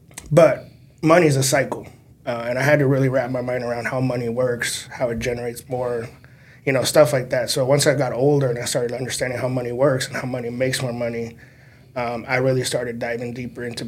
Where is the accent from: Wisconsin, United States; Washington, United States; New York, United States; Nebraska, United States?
Nebraska, United States; Omaha; Grew up in South Omaha. Went to Spring Lake, Norris, South High. You know, the usual if you grew up in South Omaha.